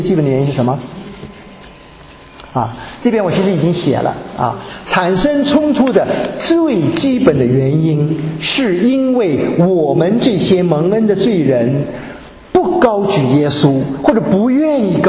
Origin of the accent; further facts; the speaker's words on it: Guangdong, China; 那更不要说你是浙江人，我是广东人啊